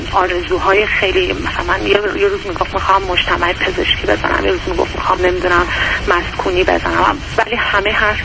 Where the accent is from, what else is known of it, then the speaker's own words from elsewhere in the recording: Dubai, United Arab Emirates; من اینجا به دنیا آمدم، اینجا بزرگ شدم